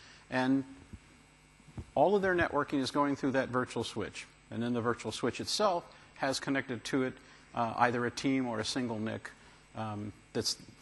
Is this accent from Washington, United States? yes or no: yes; Seattle, Washington, United States; I come from Seattle, which is just as cloudy.